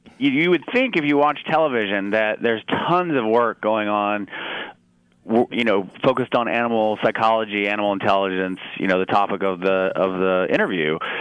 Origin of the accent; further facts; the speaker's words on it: Atlanta, Georgia, United States; Well, I grew up in Atlanta, Georgia